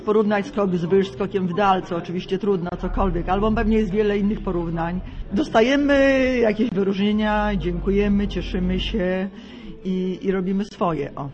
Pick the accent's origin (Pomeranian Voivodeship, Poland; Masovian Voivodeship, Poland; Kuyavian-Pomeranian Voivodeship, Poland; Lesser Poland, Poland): Masovian Voivodeship, Poland; Warsaw; Tak, ja jestem z Warszawy i mieszkam w Warszawie, tak.